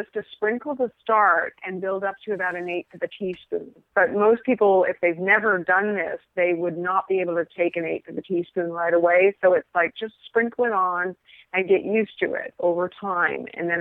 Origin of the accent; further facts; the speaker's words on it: Scotland, United Kingdom; I mean, I grew up with my grandparents in Scotland. I'm a Scottish girl from a wee place called Buxton Mochty in Scotland. So I grew up for the first 6 years with my grandparents